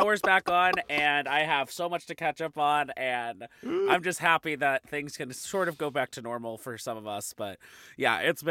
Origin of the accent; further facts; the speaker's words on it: Tacoma, Washington, United States; born there; Yeah, I was born in Tacoma, so very close to Seattle.